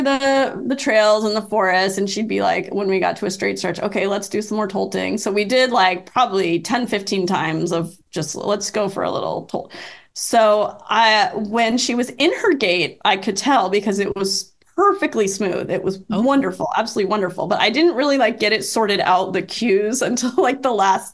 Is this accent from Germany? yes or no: yes; Germany; we are from Germany and we just don't laugh.